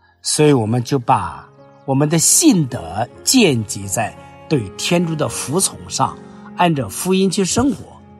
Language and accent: Chinese; China; 所以我们中国人讲，若要灭亡，先要疯狂。